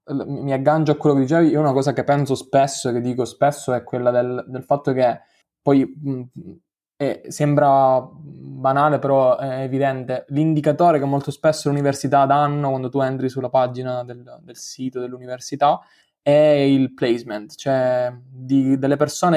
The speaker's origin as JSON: {"language": "Italian", "region": "Sicily", "country": "Italy", "tie": "born or raised there", "said": "Io sono nato in Sicilia, in un paesino inculato al mondo, in cui c'era un unico liceo che potevo scegliere"}